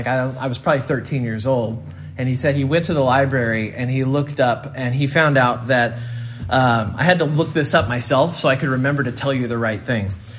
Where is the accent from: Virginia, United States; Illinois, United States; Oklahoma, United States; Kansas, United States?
Kansas, United States; Stafford; When I was a kid growing up in Stafford, Kansas, I had a neighbor.